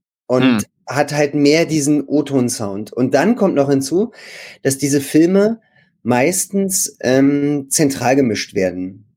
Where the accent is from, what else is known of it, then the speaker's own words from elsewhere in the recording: Berlin, Germany; Also ich bin mitten in Berlin geboren und habe auch nie woanders gelebt, aber bei uns zu Hause wurde Hochdeutsch gesprochen.